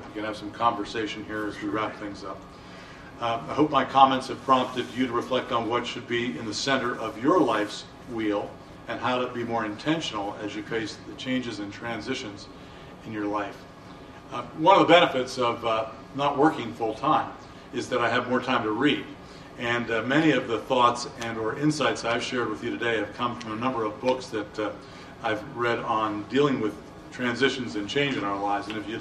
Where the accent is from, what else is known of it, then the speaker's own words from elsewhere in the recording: Pittsburgh, Pennsylvania, United States; now in Akron, United States; I mean, I moved from Pittsburgh, where I lived my whole life, to Akron, Ohio, 90 miles away.